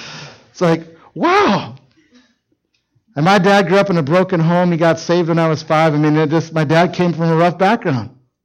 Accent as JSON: {"language": "English", "region": "Minnesota", "country": "United States", "tie": "born or raised there", "said": "But where I grew up in Minnesota, we had lots of lakes, lots of docks."}